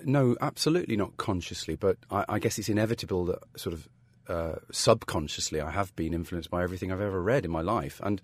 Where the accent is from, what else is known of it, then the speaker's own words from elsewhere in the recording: Nottingham, East Midlands, United Kingdom; I'm from Nottingham originally. So, and I sort of grew up in the sort of Nottinghamshire, Leicestershire borders.